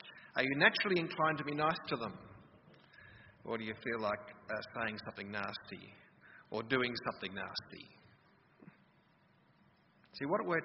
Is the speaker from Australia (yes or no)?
yes; Sydney, New South Wales, Australia; Sorry, I come from Sydney.